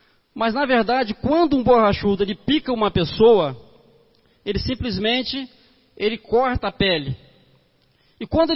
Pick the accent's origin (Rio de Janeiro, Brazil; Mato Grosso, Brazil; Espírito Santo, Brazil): Espírito Santo, Brazil; Alfredo Chaves; sou natural de Alfredo Chaves, sou nascido aqui.